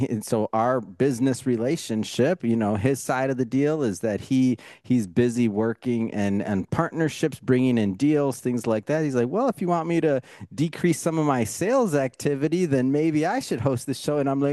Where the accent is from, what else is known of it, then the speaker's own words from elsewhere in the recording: Detroit, Michigan, United States; No offense to anybody else, but I'm from Michigan. I'm from Detroit originally